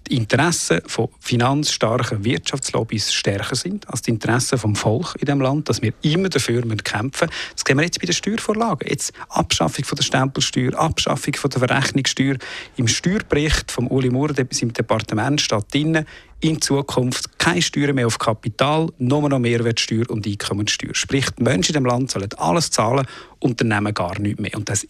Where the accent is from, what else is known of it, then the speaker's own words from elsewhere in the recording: Switzerland; Ich bin in der Schweiz aufgewachsen.